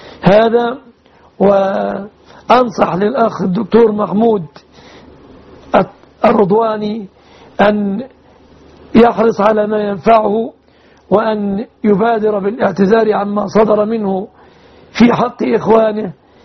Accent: Egypt; بلادنا مصر

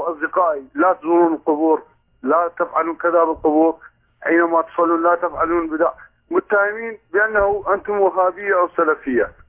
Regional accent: Kurdistan Region, Iraq; من كردستان العراق.

